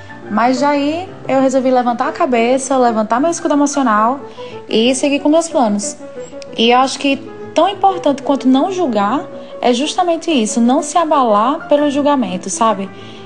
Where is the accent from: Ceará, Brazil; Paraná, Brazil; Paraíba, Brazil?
Paraíba, Brazil; Campina Grande; sou de Campina Grande, Paraíba.